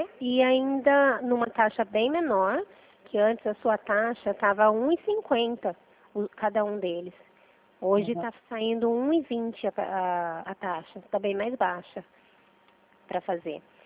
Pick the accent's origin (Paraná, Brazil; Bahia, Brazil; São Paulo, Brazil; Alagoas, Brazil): São Paulo, Brazil; Mogi Guaçu; De Mogi Guaçu, interior de São Paulo.